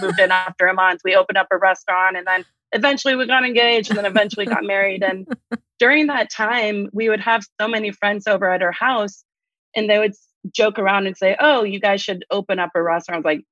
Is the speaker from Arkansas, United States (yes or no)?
yes; Arkansas, United States; I grew up in Arkansas. A lot of folks there didn't know really what Persian food meant.